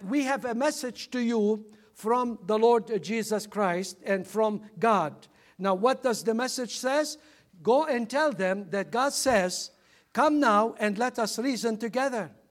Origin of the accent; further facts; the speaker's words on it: Lebanon; now in United States; when I look at America, I am both American, but also I am Lebanese.